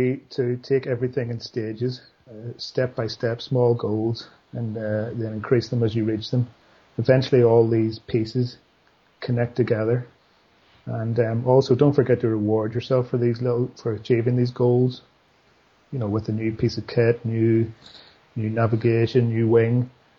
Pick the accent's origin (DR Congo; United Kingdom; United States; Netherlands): United Kingdom; Belfast, Northern Ireland; because I grew up on a hill overlooking the city of Belfast, as you can probably work out from my accent. So my flying dreams were always about flying over Belfast at night time for some reason.